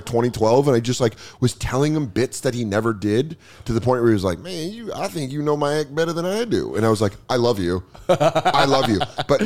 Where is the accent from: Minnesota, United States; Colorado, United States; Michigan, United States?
Colorado, United States; now in New York, United States; I'm from Colorado. I'm very pleasant. I live in New York.